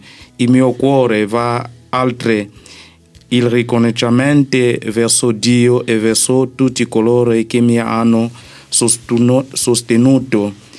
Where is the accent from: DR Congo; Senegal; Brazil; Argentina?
DR Congo; Italian is a second language; now in Saronno, Italy; vengo dalla Repubblica Democratica del Congo.